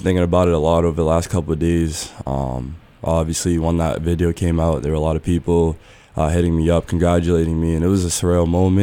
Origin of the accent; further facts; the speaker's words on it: Boston, Massachusetts, United States; So I grew up in Boston, Mass. Went to school there, Boston Renaissance Charter Public Schools until fifth grade.